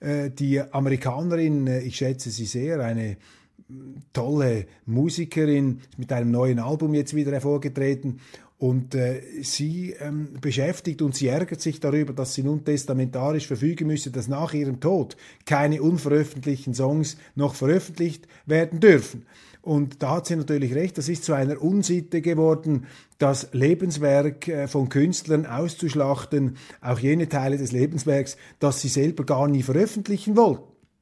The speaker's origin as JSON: {"language": "German", "country": "Switzerland", "said": "Da ist man geneigt, als Schweizer den Deutschen und vor allem auch den Journalisten etwas Entspanntheit und Entkrampfung zu gönnen."}